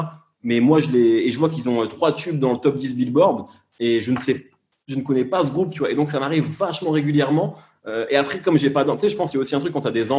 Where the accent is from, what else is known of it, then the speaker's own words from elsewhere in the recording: Algeria; born there; moi j'ai la double nationalité. Je suis né en Algérie, je suis très attaché à l'Algérie, etc. Je me sens autant l'un que l'autre.